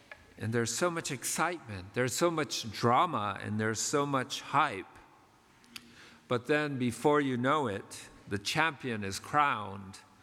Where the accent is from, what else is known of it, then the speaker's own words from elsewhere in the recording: Philippines; And so it's part of being Filipino, I guess, is learning about that kind of thing.